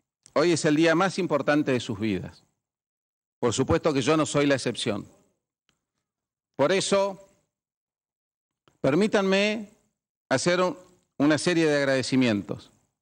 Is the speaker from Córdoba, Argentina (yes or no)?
no; Neuquén, Argentina; También quiero decirles que valió la pena volver al norte neuquino, a mi tierra.